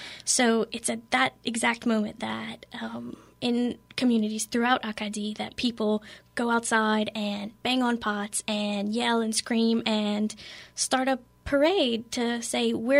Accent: Louisiana, United States; like you said, I teach French at Lafayette High. I'm from Southern Vermilion Parish.

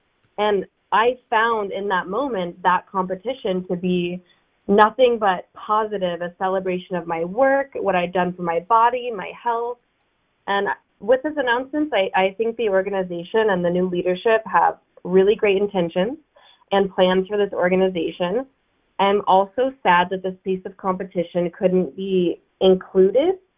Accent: Seattle, Washington, United States; I grew up in the Seattle area in under the poverty line.

